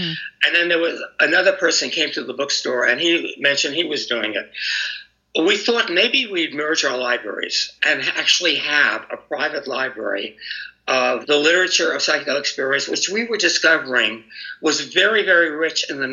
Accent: New York, United States; now in San Francisco, United States; And I came to San Francisco from New York. I had to be in San Francisco.

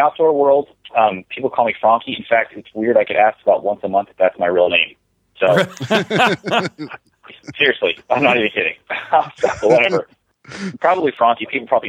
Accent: Florida, United States; Yeah, well, I was from Florida, and I didn't think that like would be as bad as it was.

